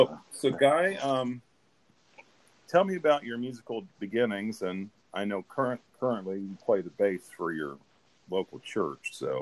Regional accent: Anderson, United States; Bethany Point in Anderson, my hometown, tragedy.

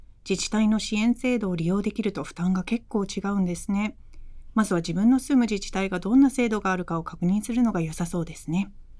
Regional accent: United States; 私もアメリカ育ちなんですけど

